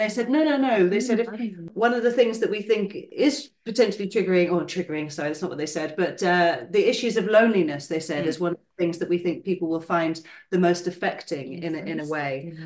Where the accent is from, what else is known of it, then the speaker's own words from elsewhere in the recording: Kathmandu, Bagmati, Nepal; I live in Nepal. So I grew up in Nepal, in Kathmandu.